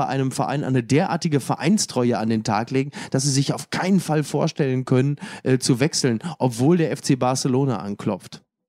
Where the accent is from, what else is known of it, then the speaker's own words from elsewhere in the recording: Dortmund, North Rhine-Westphalia, Germany; das kann ich als Dortmunder natürlich zuvorderst sagen